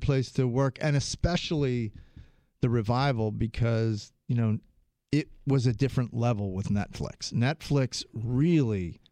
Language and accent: English; New Jersey, United States; I'm from New Jersey.